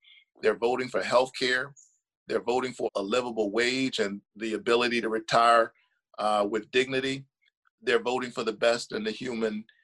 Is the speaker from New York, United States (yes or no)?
no; Savannah, Georgia, United States; I am a proud Georgian. I'm from Savannah, Georgia.